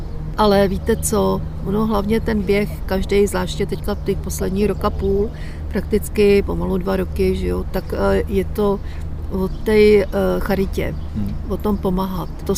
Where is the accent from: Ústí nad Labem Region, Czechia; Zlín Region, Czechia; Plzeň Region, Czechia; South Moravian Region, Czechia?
Plzeň Region, Czechia; Plzeň; já jsem vyrůstala u Bolevci, u Šídlováku